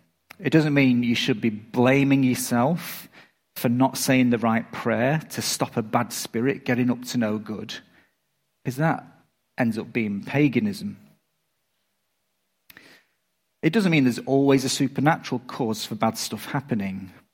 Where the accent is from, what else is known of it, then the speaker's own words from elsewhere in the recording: England, United Kingdom; When I was growing up in England, there's an old quiz show